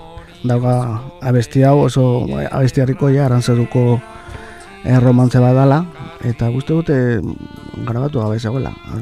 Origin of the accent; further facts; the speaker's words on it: Treviño, Castile and León, Spain; ni Trebiñokoa naiz